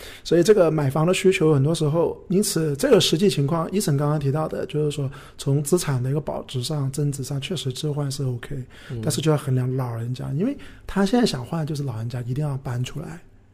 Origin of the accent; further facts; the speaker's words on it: Guangdong, China; 虽然我是老广，我自己有房，但我自己都租过房子。